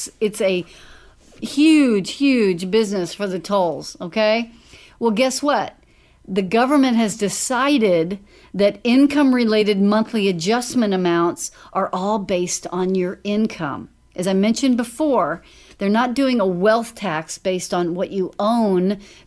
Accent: Dallas, Texas, United States; Well, I grew up in Dallas and we lived in North Dallas.

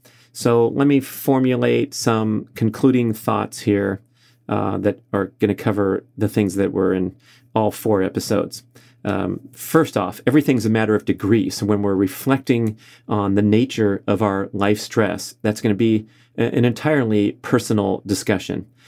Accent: Los Angeles, California, United States; to my hometown of Los Angeles in 2028.

